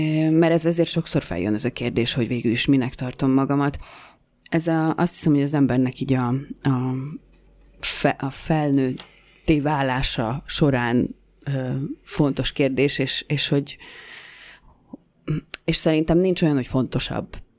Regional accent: Hungary; first language Hungarian; van magyar nyelven, amiben felnőttem, tehát nekem magyar az anyanyelvem, és a görög pedig édesapámnak az anyanyelve

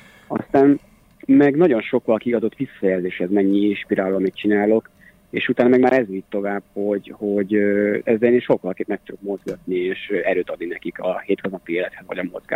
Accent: Hajdúböszörmény, Hajdú-Bihar, Hungary; azt én annól azért találtam meg, mert Hajdúböszöményből származom.

